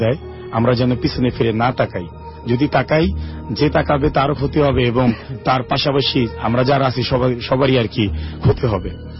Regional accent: Mirpur, Dhaka Division, Bangladesh; আমি মিরপুর 4 নম্বর থেকে এসেছি।

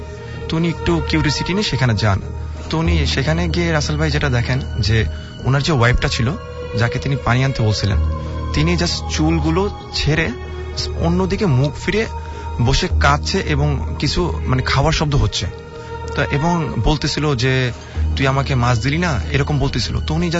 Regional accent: Lalbagh, Dhaka Division, Bangladesh; আসসালামু আলাইকুম … আমি এসেছি লালবাগ থেকে।

